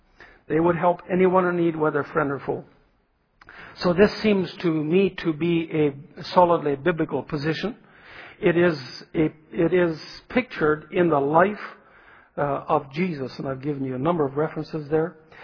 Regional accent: Canada; And so we're from Canada.

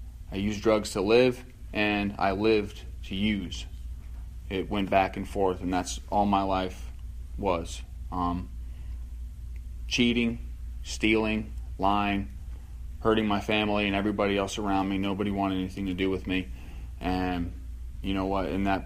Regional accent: Arkansas, United States; Like I said, I'm from Arkansas.

